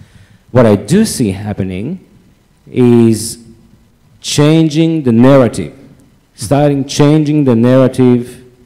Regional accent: Israel; moved away as an adult; So I grew up 35 years in Israel, as you know. So in a way I have an Israeli identity.

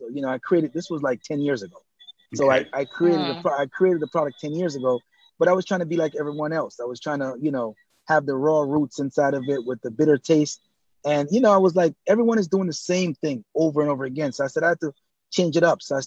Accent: Kingston, Jamaica; I'm originally from Kingston and Barbican, but my grandparents are from Montego Bay

